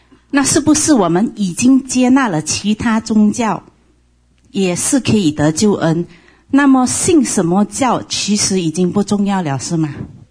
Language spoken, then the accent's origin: Chinese; China; 我们中华文化，我们中国人都是有民主优越感的嘛